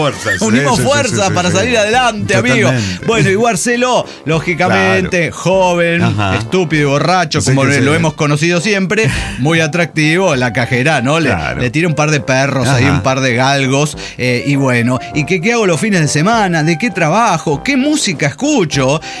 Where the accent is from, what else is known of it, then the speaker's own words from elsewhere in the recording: Argentina; dato, que como argentino conocía completamente.